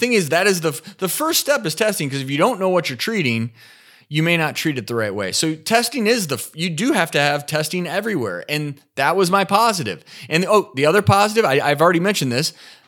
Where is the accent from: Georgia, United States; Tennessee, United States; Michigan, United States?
Tennessee, United States; Nashville; even my hometown of Nashville